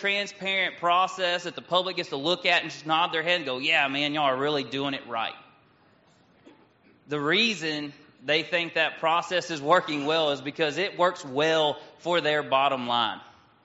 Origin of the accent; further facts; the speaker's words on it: Texas, United States; You know, I'm from East Texas, so it just looks like that, well, man, somebody needs to work on their pastures a little bit.